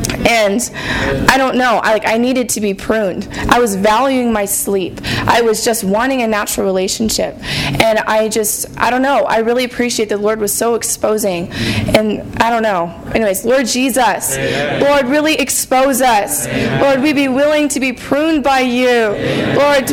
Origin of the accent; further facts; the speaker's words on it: Norman, Oklahoma, United States; I'm from Norman as well.